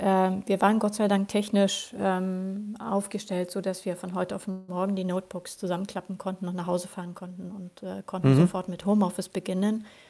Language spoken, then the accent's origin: German; Orust, Västra Götaland County, Sweden; German is a second language; auf der Insel, wo ich herkomme, auch von Orust an der schwedischen Westküste.